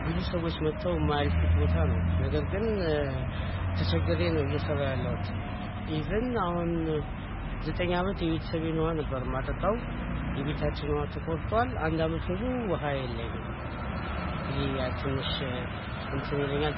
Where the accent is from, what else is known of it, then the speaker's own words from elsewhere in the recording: Dire Dawa, Ethiopia; ከዚራ ውስጥ ድሮ ተወልደን ያደግንበት አካባቢ